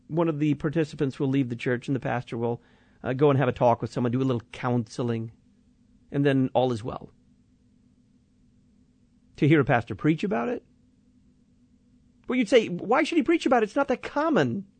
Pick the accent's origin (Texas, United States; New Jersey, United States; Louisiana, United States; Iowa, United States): Texas, United States; Some of Jeff's followers live in Texas, my home state, too.